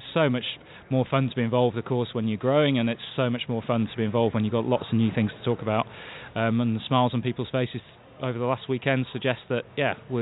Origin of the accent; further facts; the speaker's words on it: England, United Kingdom; I'm from England.